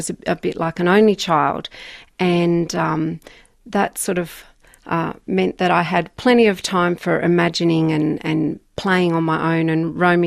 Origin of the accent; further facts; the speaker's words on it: Jindabyne, New South Wales, Australia; I grew up in Jindabyne on a farm